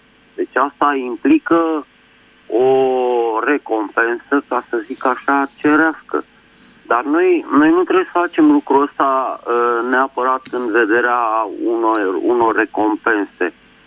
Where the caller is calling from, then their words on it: Bucharest, Romania; din București